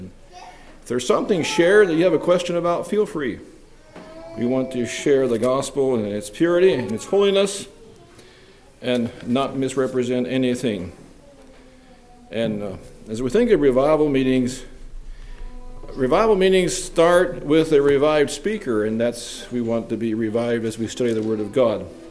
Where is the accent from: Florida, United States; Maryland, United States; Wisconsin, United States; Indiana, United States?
Indiana, United States; Just as a basis of introduction, yes, we're from Southern Indiana, the Mount Joy congregation.